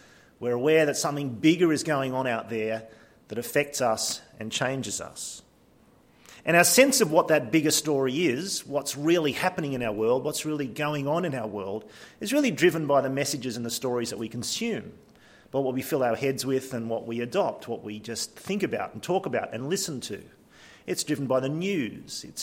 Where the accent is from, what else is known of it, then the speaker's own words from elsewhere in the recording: Lismore, New South Wales, Australia; now in Sydney, Australia; I grew up in Lismore, grew up on a farm, and kind of feel like I'm still that person, but the truth is I've been in Sydney for 37, 38 years. I've become a city person